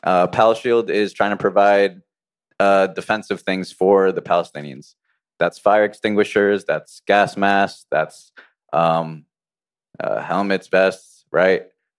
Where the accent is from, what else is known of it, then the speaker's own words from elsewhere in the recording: New Jersey, United States; We're in New York. I'm from Jersey. We're not a swing state.